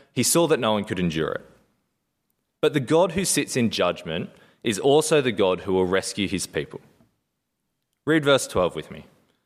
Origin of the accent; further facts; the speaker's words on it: New South Wales, Australia; I grew up on the Central Coast, and the house of my childhood was built on a small house that looked east over the sea.